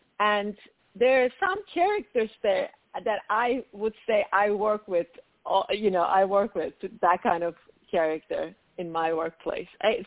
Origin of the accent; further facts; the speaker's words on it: Turkey; moved away as an adult; now in United States; Like, of course, I grew up in Turkey. So I came to United States when I was 24.